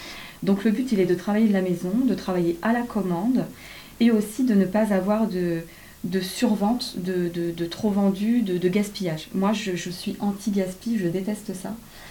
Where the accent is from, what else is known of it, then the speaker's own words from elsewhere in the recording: Île-de-France, France; moved away as an adult; also born or lived in Suresnes / Toulon; Ouais, donc je viens de Seine-et-Marne.